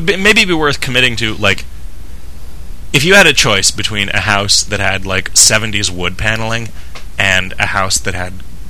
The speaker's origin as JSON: {"language": "English", "region": "England", "country": "United Kingdom", "said": "That may just be because I'm English."}